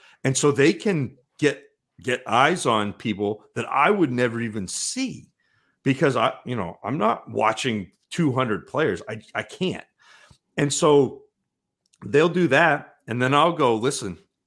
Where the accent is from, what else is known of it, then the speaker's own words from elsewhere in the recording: Maine, United States; I'm from Maine and I've got a little bit of that, you know, that pride, Penobscot County. Stephen King was in Bangor. I was just north of Bangor.